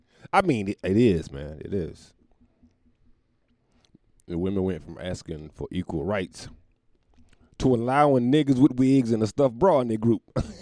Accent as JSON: {"language": "English", "country": "Jamaica", "said": "Me don't eat the poom poom. I'm Jamaican. We don't do that here."}